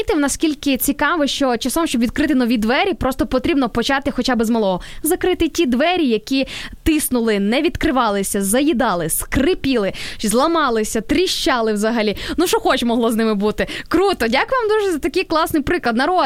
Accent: Sarny, Rivne Oblast, Ukraine; А я з міста Сарни, Рівненська область.

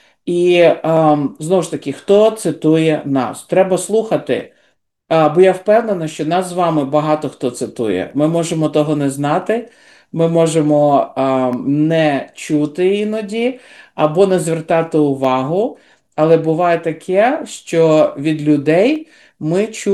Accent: Kyiv, Ukraine; хоча я з Києва

